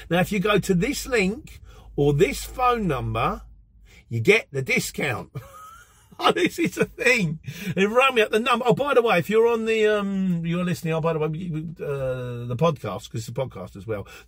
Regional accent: Luton, East of England, United Kingdom; I'm from Europe. More specifically, I'm from Luton. I was born in Luton in St Mary's Hospital in 1969, where I lived for most of my life.

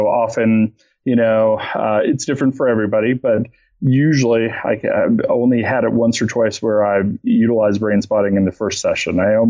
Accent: Boulder, Colorado, United States; And although I'm from Boulder, sometimes I still go, really?

